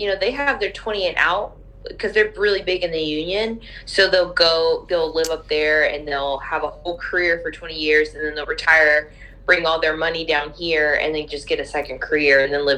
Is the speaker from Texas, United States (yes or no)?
yes; Texas, United States; No, I'm from Texas.